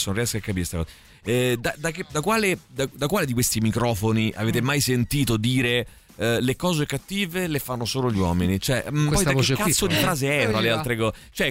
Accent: Rome, Lazio, Italy; Io sono nato e vivo a Roma.

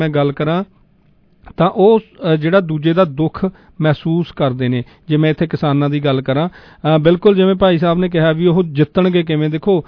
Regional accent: Punjab, India; moved away; ਮੈਂ ਹੁਣ ਮੰਨ ਲਓ ਪੰਜਾਬ ਦੇ ਵਿੱਚ ਜੰਮਿਆ ਪਲਿਆ, ਬੜਾ ਹੋਇਆ, ਇੱਥੇ ਆਇਆ ਨੂੰ ਭਾਵੇਂ ਸਮਾਂ ਹੋ ਗਿਆ

